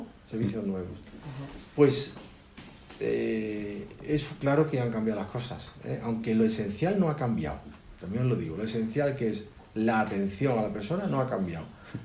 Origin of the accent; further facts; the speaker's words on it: Spain; El país, yo en mi pueblo me acuerdo, años 60, que las calles eran de tierra.